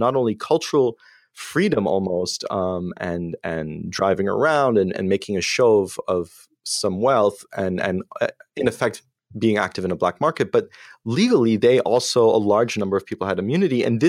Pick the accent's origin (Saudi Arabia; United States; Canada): Saudi Arabia; I grew up in Saudi Arabia going to an American international school. I'm not an American